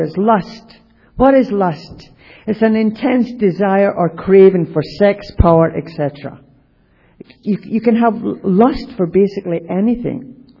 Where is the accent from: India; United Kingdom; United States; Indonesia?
United Kingdom; because I'm Irish, Scottish, English, I'm a Brit